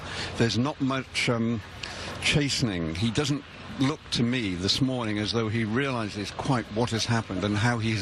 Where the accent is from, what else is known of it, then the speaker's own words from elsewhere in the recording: United Kingdom; In Britain, we would call him an ass, a silly ass.